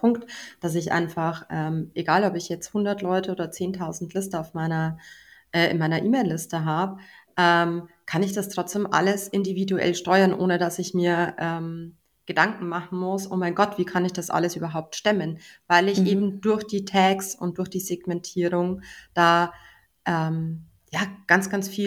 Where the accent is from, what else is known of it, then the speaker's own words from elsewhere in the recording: Bavaria, Germany; Ich freue mich immer, wenn ich in den Laden gehe und dann einfach dann herzliches Servus, wie man bei uns in Bayern sagt, bekommt.